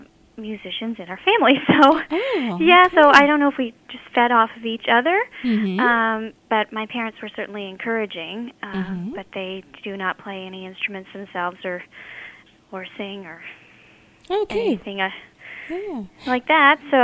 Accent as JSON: {"language": "English", "town": "Truro", "region": "Nova Scotia", "country": "Canada", "tie": "born or raised there", "said": "My hometown is Truro, Nova Scotia, and I've lived here my entire life."}